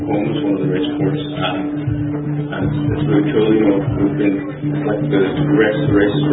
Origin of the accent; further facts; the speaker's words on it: Derry, Northern Ireland, United Kingdom; What I love most about Derry, London area, is my hometown, it's where my friends and family are, it's where I grew up